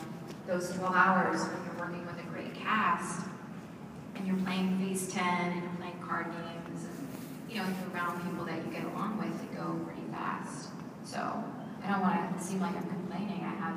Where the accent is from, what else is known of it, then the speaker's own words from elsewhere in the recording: United States; Because I'm American, and so a lot of those